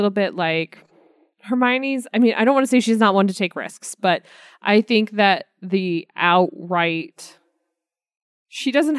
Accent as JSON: {"language": "English", "country": "United States", "said": "I'm reminded I'm an American and I'm not a Brit"}